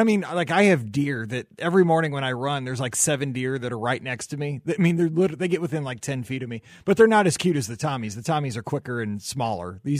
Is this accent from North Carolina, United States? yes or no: no; St. Louis, Missouri, United States; Of course, I'm from St. Louis, so there's only one answer to this question.